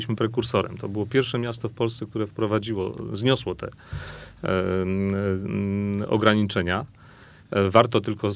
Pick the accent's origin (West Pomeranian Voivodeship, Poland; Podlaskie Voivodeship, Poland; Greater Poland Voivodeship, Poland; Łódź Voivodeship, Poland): West Pomeranian Voivodeship, Poland; Stargard; będąc rodowitym mieszkańcem tego Stargardu, tego miasta